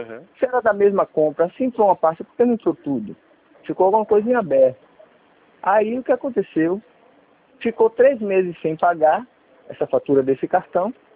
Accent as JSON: {"language": "Portuguese", "town": "Lauro de Freitas", "region": "Bahia", "country": "Brazil", "said": "Eu sou de Lauro de Freitas."}